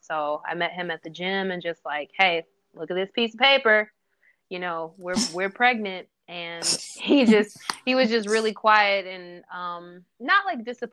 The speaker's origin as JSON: {"language": "English", "region": "Minnesota", "country": "United States", "tie": "born or raised there", "said": "I was born in Minneapolis, Minnesota, but I grew up in surrounding suburban areas."}